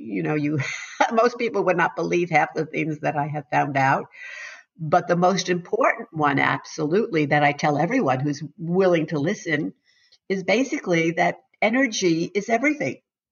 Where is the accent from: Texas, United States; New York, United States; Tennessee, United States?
New York, United States; New York City; You know, I'm from New York City, and there was plenty of it there.